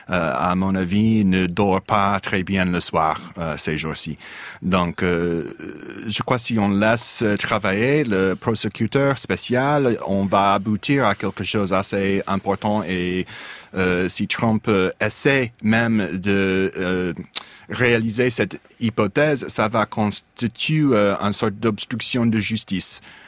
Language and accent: French; Michigan, United States; Je suis de Michigan.